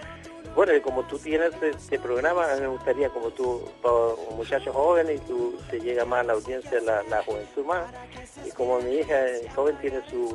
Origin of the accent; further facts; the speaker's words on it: San Miguel, Santiago Metropolitan, Chile; born there; Yo nací en San Miguel, sí.